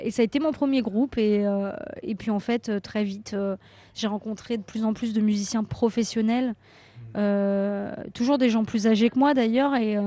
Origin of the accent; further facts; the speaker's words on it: Paris, Île-de-France, France; parce que j'ai grandi à Paris